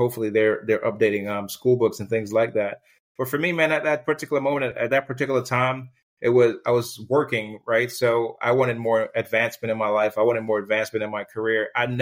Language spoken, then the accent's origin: English; Jamaica; now in United States; When I came from Jamaica, that was the biggest thing that was taught in my household.